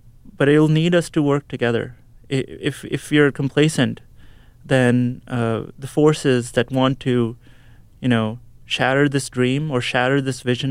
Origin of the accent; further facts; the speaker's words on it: Pakistan; I will tell them I'm from Pakistan, so that they will know, and others will know that we are here